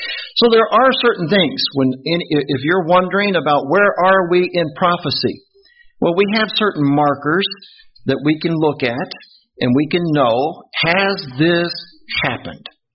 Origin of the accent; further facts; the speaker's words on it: Kentucky, United States; So I tell them I'm from Kentucky.